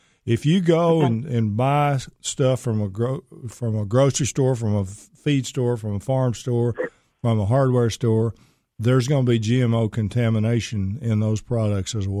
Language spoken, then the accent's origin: English; Pittsburgh, Pennsylvania, United States; You do know I'm from Pittsburgh.